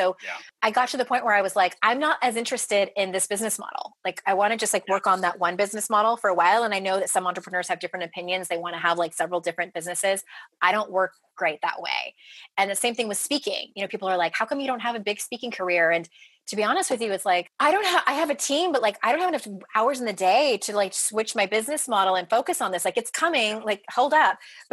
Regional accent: San Diego, California, United States; moved away as an adult; Well, we are, you know, we're originally from San Diego. It's where I was born and raised, spent 36 years there. And we're now in North Carolina.

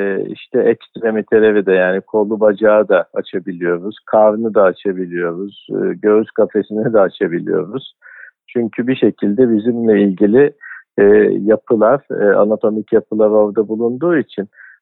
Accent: Istanbul, Turkey; Ben aslında Süleymaniye doğum evinde doğdum. Yani bu şehrin en eski hastanesidir Süleymaniye doğum evi. Süleymaniye Camii ile birlikte yapılmıştır. Yani 1500'lerin ikinci yarısından beri. Gerçi şu anda hastane olarak çalışmıyor ama son 5-6 yıldır. Yani dolayısıyla kendimi gerçek bir İstanbullu olarak görüyorum.

